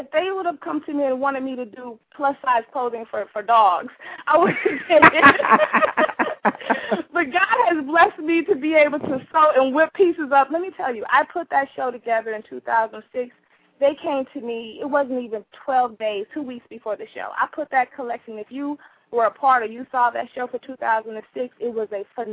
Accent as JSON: {"language": "English", "region": "Midwest", "country": "United States", "said": "I'm originally from the Midwest, so I went to an all-girls school in Columbia, Missouri"}